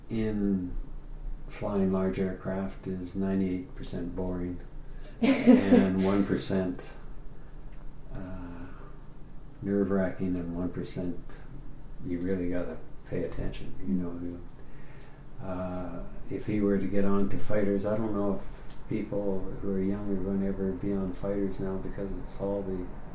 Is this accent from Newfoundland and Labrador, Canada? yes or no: no; Vancouver, British Columbia, Canada; as I said, I was from Vancouver.